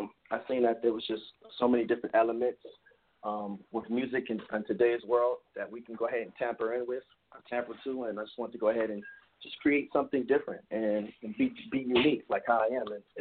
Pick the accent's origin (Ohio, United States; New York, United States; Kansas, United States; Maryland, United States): New York, United States; also born or lived in West Coast; now in Atlanta, United States; I was originally born in born and raised in New York. I spent a lot of time on the West Coast, though. A lot of time out there. I spent most of my high school years was out there